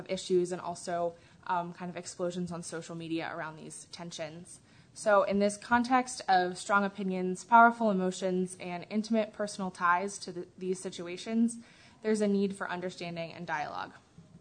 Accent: Yorktown, Virginia, United States; Originally, I'm from Yorktown, Virginia, where I was raised UU in the Unitarian Universalist Fellowship of the Peninsula.

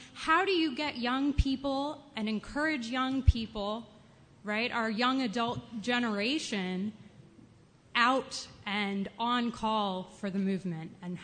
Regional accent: Chapel Hill, North Carolina, United States; I'm actually from Chapel Hill, so right around the corner.

